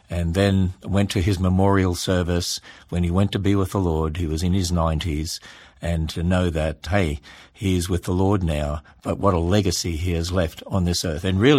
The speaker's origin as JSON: {"language": "English", "country": "Australia", "tie": "born or raised there", "moved": "as an adult", "lives_now": "United States", "said": "I grew up in Australia and started teaching in Australia, I never thought I'd ever get to meet Dr. Whitcomb, but actually came over here on tour to America in the 80s, and then we moved over here in 1987"}